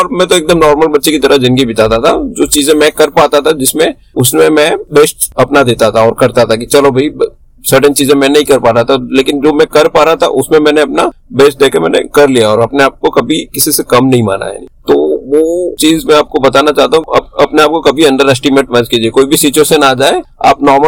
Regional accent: Surat, Gujarat, India; born there; मेरा जन्म हुआ था सूरत शहर में, जो गुजरात का एक अच्छा सा एक शहर है। और मैं एक मिडिल क्लास फैमिली से बिलोंग करता हूँ

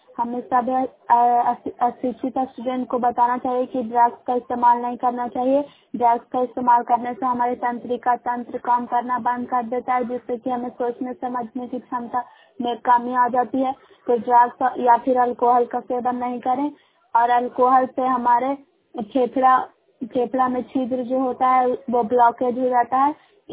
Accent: Bairiganj, Bihar, India; ग्राम बैरीगंज post निकलौता जिला नालंदा की निवासी हूँ।

